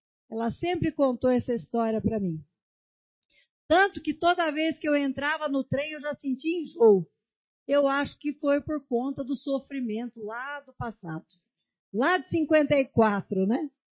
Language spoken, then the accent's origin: Portuguese; Bauru, São Paulo, Brazil; also born or lived in Dois Córregos; eu que vim lá de Bauru, que minha mãe decidiu me ter lá em Dois Córregos.